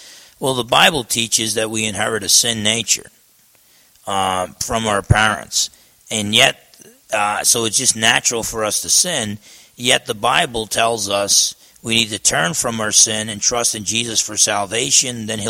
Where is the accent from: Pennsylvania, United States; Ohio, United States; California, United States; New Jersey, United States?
New Jersey, United States; I used to box growing up in New Jersey.